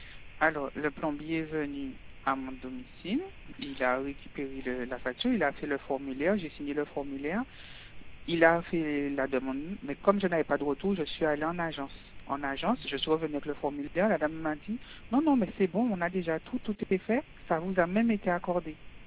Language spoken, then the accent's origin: French; Haiti; je suis une haïtienne d'Amas Laura.